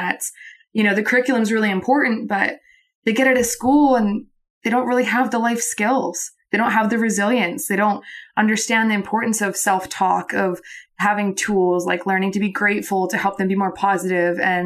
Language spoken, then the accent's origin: English; Calgary, Alberta, Canada; now in Australia; I'm from Calgary, Alberta.